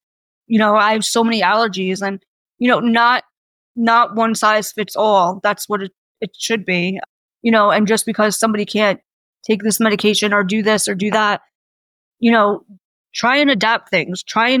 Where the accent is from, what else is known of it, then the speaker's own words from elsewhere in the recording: New York, United States; Well, I'm 35. I'm from New York.